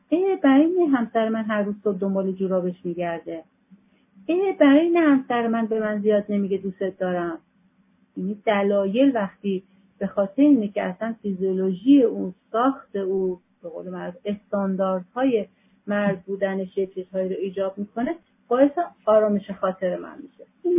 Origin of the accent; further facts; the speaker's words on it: Iran; از اونجایی که ما ایرانی هستیم